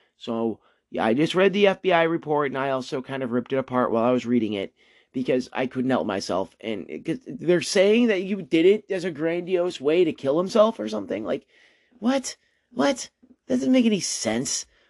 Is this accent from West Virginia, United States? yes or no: no; Massachusetts, United States; I would use the R word, but I am from Mass, but I don't like to use that because people get angry about the R word.